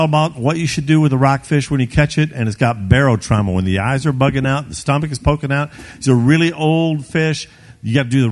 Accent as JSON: {"language": "English", "town": "Ketchikan", "region": "Alaska", "country": "United States", "said": "We come from Ketchikan, Alaska"}